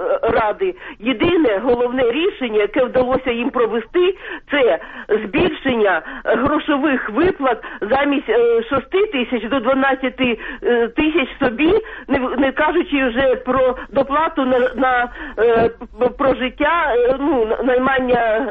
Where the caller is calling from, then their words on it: Kyiv, Ukraine; я з Києва.